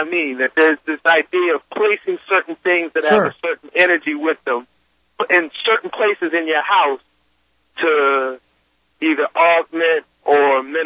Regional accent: Washington, District of Columbia, United States; So, for example, right, D.C. was my hometown. But, I came up in, I was a teenager when that war with drugs, Fannie Bush and all them things, was in full effect.

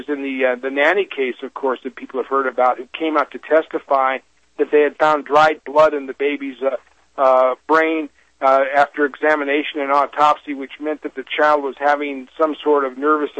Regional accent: Greeley, Colorado, United States; It turns out this guy went to school right in my hometown at the University of Northern Colorado here in Greeley

